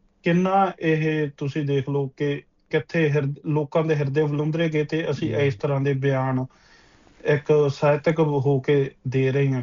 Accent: Maur Mandi, Punjab, India; ਮੇਰਾ ਪਿਛੋਕੜ ਜਿਹੜਾ ਬਠਿੰਡਾ ਜ਼ਿਲ੍ਹਾ ਦਾ ਪਿੰਡ ਹੈ, ਮੌੜ ਮੰਡੀ ਮਾਲਵੇ ਇਲਾਕੇ ਦਾ, ਬੜੀ ਹੈਗੀ ਆ ਮੰਡੀ

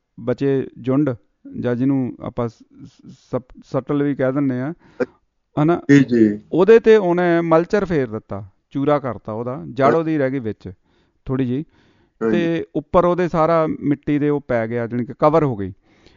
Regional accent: Punjab, India; now in Australia; ਤੇ ਈਵਨ ਕਿ ਹੱਥੀਂ ਵੀ ਸਾਡੇ ਪੰਜਾਬੀ ਇੱਥੇ ਵੱਢਦੇ ਰਹੇ ਨੇ, ਹੈ ਨਾ ਸਾਰਾ ਕੁਛ।

